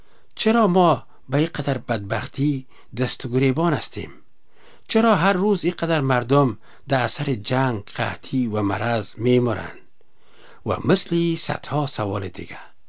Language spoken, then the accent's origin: Persian; Kabul, Afghanistan; born there; ما در شهر کابل به دنیا آمدیم. پیش از اینکه به عیسی مسیح ایمان بیارم کدام هدفی در زندگی خود نداشتم.